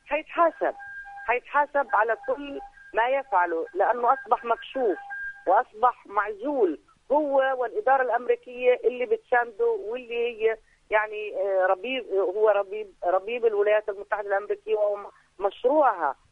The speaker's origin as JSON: {"language": "Arabic", "country": "Palestine", "said": "الأساس عندنا إحنا كفلسطينيين."}